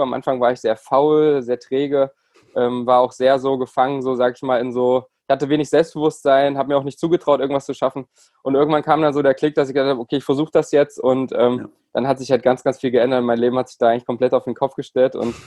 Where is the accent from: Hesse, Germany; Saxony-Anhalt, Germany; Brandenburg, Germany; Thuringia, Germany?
Saxony-Anhalt, Germany; Bernburg; Also ich hatte in meiner Heimatstadt in Bernburg, hatte ich nur einen kleinen Ruderverein. Das ist noch eine kleine, beschauliche Stadt in Sachsen-Anhalt, 25.000 Einwohner.